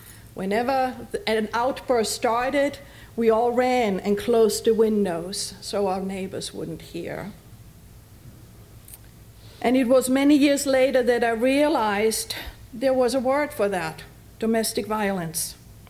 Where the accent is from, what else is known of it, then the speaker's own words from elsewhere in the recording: Austria; As a child, growing up in Austria, life was good, or so I thought.